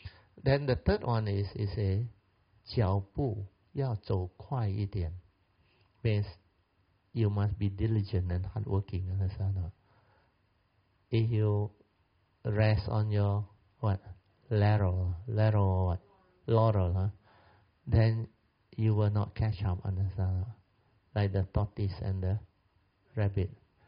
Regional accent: Malaysia; English is a second language; And really, as Malaysian, we really feel for the first time we can actually call ourselves Malaysian

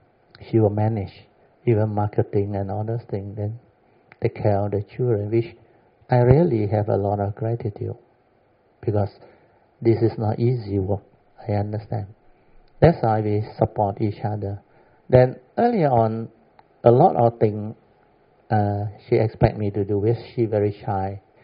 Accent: Songkhla, Thailand; Then there were many incidents in my hometown. You know what they do? We all alastar near Hap Jai, or Padang Besar.

